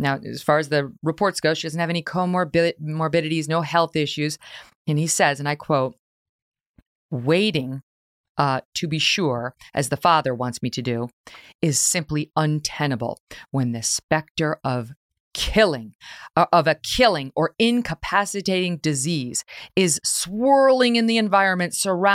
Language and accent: English; New York, United States; This is upstate New York. That's my hometown area.